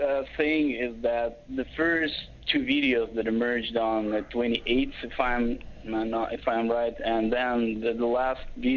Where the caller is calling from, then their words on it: Regina, Saskatchewan, Canada; I'm calling from Canada, actually, Regina, Saskatchewan.